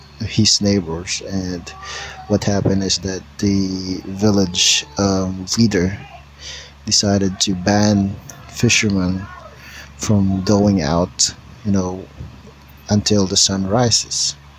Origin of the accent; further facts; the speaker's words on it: Philippines; So it was in southern Philippines, where I also grew up.